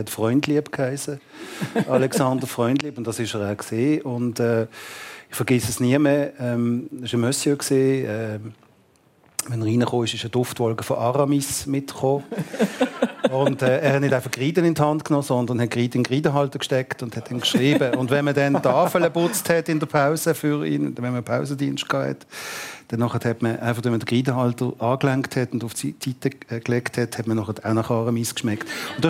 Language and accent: German; Basel, Basel-Stadt, Switzerland; weil im Fricktal als Basler, ich bin mit dem Velo da drauf